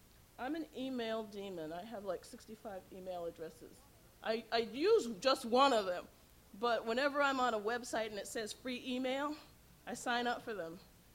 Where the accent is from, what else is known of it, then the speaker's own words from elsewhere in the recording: New York, United States; I grew up in the Bronx in New York, and I went to a high school called, and now this sounds very strange for a poet, but I went to a high school called the Bronx High School of Science.